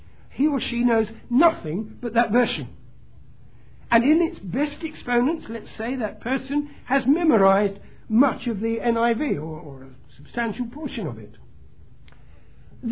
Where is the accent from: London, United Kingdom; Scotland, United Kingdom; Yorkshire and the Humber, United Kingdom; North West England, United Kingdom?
London, United Kingdom; I come from London, and it's one thing the words that I understand, and another thing the language that I might use when I'm about my own local area.